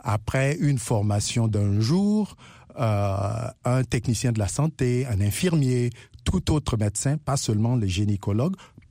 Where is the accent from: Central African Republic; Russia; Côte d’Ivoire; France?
Central African Republic; en tant que centrafricain avec ma participation dans le développement de cet appareil, j'aimerais en faire bénéficier mon pays d'origine, qui est la République centrafricaine.